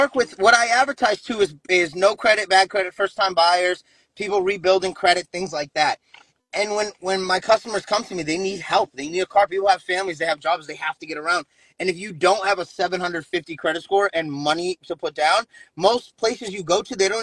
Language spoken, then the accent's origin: English; Boston, Massachusetts, United States; And I'm from Boston. I'm from this area. And my mom was here.